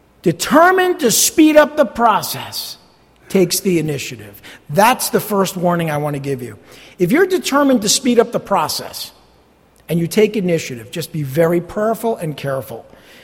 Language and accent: English; United States; I come from the West. I'm come from America where, you know, women are not treated that way.